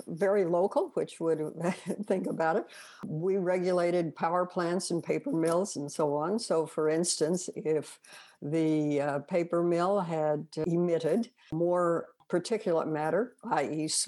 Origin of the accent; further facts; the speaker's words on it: Kansas, United States; No, I was born and grew up in a smallish town in Kansas.